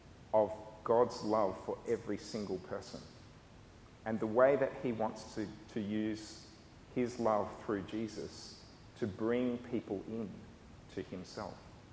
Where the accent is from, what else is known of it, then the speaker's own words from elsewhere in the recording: Horsham, Victoria, Australia; Now, I'm a Wimmera boy. I grew up near Horsham